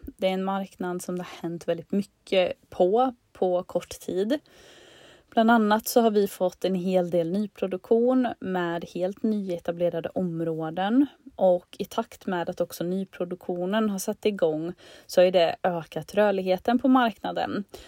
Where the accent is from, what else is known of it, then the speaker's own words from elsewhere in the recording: Värmland, Sweden; Ja, men jag är född och uppvuxen i Värmland först och främst, så att jag har familjen och alla vänner här.